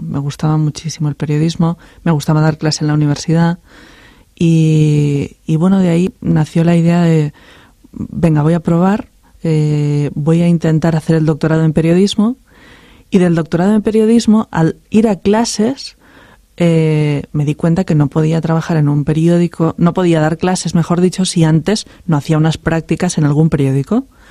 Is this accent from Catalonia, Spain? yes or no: yes; Lleida, Catalonia, Spain; somos de Lérida, y ahí el trabajo básicamente es agrícola y ganadero.